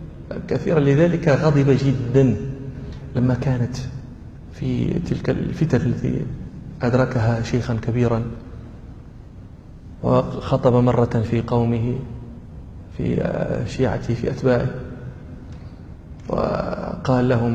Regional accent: Morocco; البرد عندنا في المغرب يكون البرد شديدا

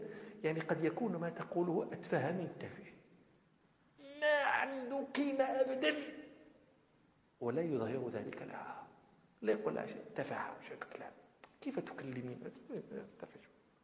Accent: Morocco; عندنا في المغرب من لا ينادي ابنته إلا بللا

